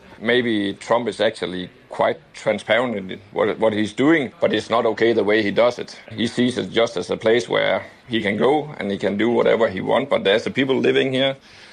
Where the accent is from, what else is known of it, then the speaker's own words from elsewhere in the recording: Denmark; now in Greenland; I grew up in Denmark, obviously, been living in Greenland for 16 years